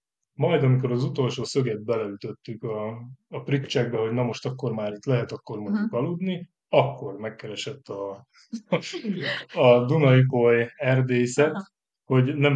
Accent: Vámosmikola, Pest, Hungary; Vámos Mikolán laktunk egy kertes házban, onnan, ott nevelkedtem az első tizen pár évben

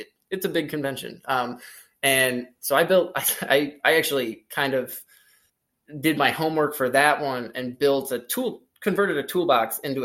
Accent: Kalamazoo, Michigan, United States; I'm from Kalamazoo.

